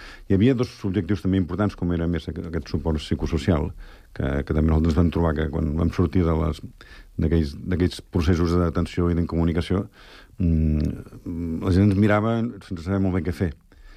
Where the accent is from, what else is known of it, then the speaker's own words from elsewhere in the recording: Montcada i Reixac, Catalonia, Spain; Jo soc de Montcada, com he dit abans